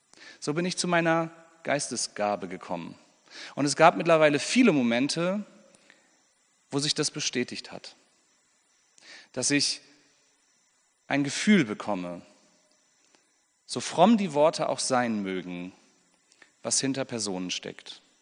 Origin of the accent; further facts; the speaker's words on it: Neumünster, Schleswig-Holstein, Germany; Und wir hatten in meiner Heimatstadt in Neumünster eine Pfingstgemeinde